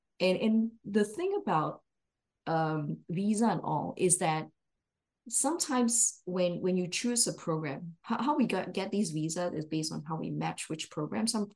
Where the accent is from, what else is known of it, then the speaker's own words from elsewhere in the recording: Malaysia; now in United States; And then I come from Malaysia.